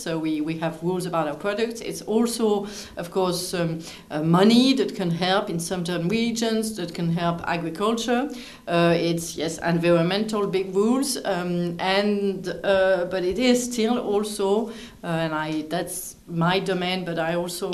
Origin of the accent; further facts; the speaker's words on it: France; English is a second language; I'm a French MEP.